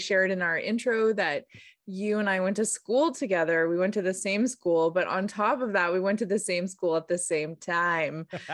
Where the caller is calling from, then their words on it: British Columbia, Canada; I'm calling in from the Sayux territory in the Okanagan.